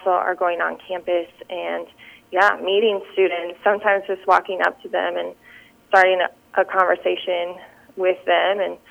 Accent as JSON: {"language": "English", "region": "Minnesota", "country": "United States", "said": "I'm originally from Minnesota, so I'm very far away, or not very far, but far enough away from home."}